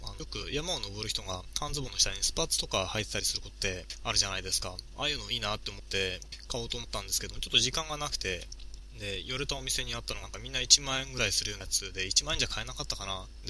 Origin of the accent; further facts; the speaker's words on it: Chiba, Japan; っていうのも僕は千葉県民なので、千葉県には高い山ないのでなかなかですね山の景色って貴重なわけですよ。